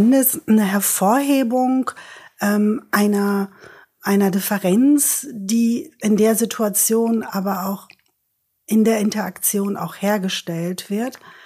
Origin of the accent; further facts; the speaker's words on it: Hamburg, Germany; now in Oldenburg, Germany; Und dass ich nun, gefühlt Ewigkeit in Oldenburg lebe, ursprünglich aus Hamburg.